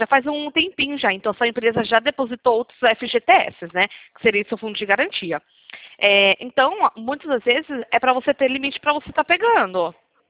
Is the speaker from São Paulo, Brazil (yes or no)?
yes; Piracicaba, São Paulo, Brazil; aqui de Piracicaba.